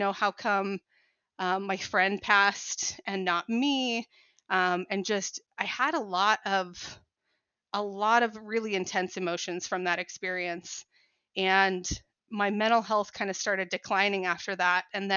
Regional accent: Utah, United States; So I grew up here in Utah, in a little town kind of out in the West Desert of Utah.

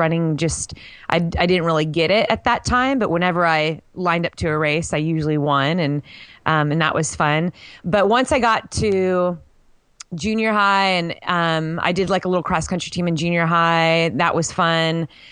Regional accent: California, United States; Growing up in a really busy city, you know, and I grew up in Orange County.

